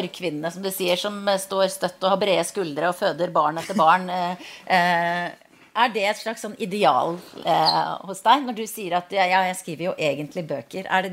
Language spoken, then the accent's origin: Norwegian; Voss, Vestland, Norway; Voss, hvor vi nå befinner oss, som altså en bygd hvor jeg har vokst opp, selv om det ikke høres godt på dialekten min.